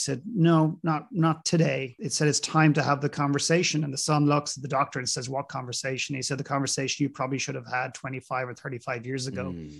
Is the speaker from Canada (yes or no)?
no; Ireland; And I received one comment from Ireland, my home country.